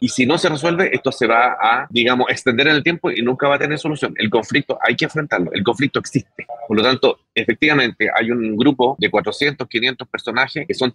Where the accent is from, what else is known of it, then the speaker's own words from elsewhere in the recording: Chile; somos todos chilenos, yo comparto, somos todos chilenos.